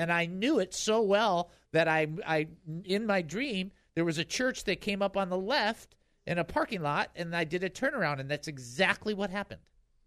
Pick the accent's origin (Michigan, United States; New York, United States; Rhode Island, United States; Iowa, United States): Michigan, United States; Detroit; So, you know, I'm from Detroit, so of course I'm going in.